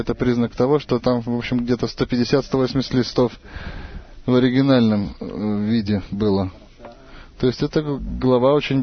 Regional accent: Rishon LeZion, Central District, Israel; я из Ришон-ле-Циона.

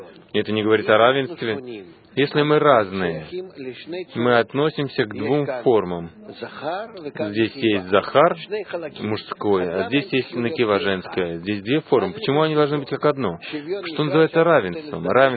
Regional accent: Arava, Southern District, Israel; я из Аравы.

